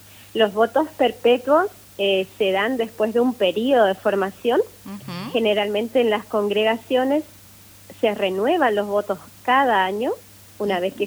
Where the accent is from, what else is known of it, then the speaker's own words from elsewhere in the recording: Puerto Rico; Bueno, yo soy acá, oriunda de Puerto Rico.